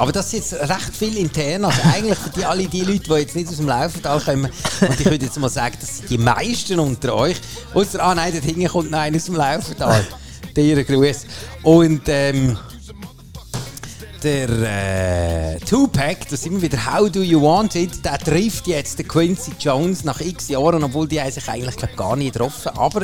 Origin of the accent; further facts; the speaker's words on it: Kaprun, Salzburg, Austria; Also, ich bin eigentlich fast im Kaprunnetal aufgewachsen, aber das habe ich noch nie gehört.